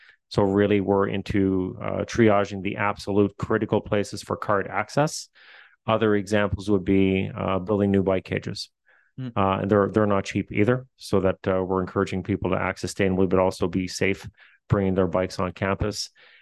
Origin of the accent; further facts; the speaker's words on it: Newfoundland and Labrador, Canada; accent: Newfoundland; Excuse my newfie accent.